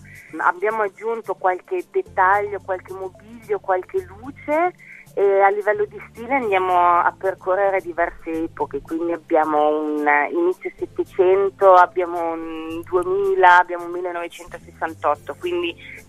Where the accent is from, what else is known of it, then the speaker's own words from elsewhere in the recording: Ticino, Switzerland; moved away as an adult; also born or lived in Germany / German-speaking Switzerland; Io sono cresciuta nel Malcantone, che ho lasciato alle spalle per proseguire un percorso di danza a nord delle Alpi, in Germania e in Svizzera tedesca. E qualche anno fa sono ritornata più spesso in Ticino, nel Malcantone, dove tuttora abitano i miei parenti, mia mamma